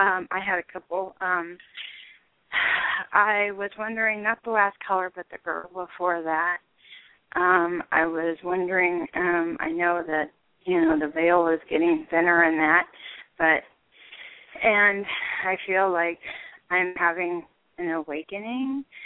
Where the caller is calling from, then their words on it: San Diego, California, United States; San Diego, California.